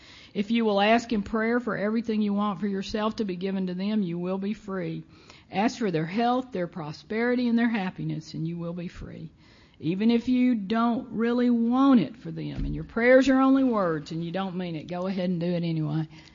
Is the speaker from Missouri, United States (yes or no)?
no; Alabama, United States; So I was growing up in Alabama as I was speaking